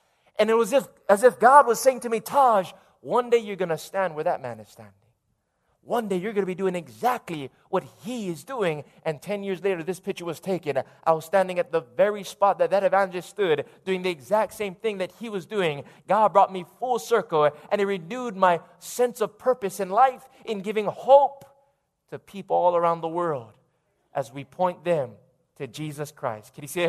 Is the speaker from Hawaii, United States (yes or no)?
yes; Lahaina, Hawaii, United States; also born or lived in Fiji; born in Fiji, raised here in Maui, growing up in Lahaina